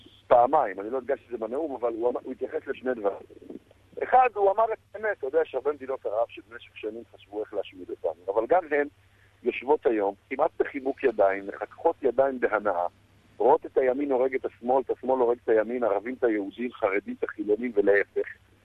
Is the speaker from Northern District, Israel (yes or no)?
yes; Safed, Northern District, Israel; אני הגעתי מהפריפריה, משכונת מצוקה בצפת